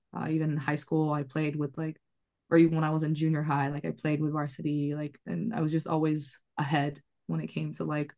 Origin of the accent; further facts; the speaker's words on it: Sweden; I grew up in, like I said, I grew up in Sweden.